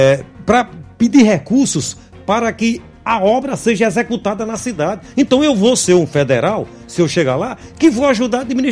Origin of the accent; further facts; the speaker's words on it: Santa Rita, Paraíba, Brazil; Eu sou da terra, sou de Santa Rita.